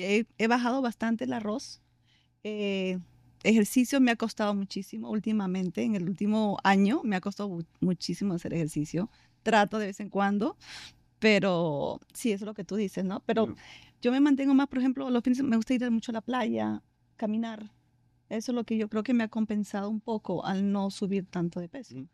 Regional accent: Peru; Yo soy peruana y en mi país se consume mucho la maca.

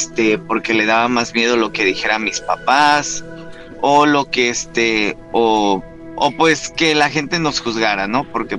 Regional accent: Oaxaca, Mexico; Yo soy de Oaxaca, de la ciudad de Oaxaca, y soy de la Sierra Juárez, de la Sierra Norte de Oaxaca.

